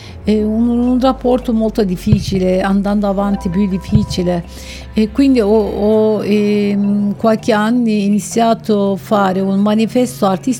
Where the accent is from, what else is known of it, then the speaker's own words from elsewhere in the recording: Istanbul, Turkey; Italian is a second language; Oggi Istanbul, il mio paese, Turchia, riesco a fare soltanto questo modo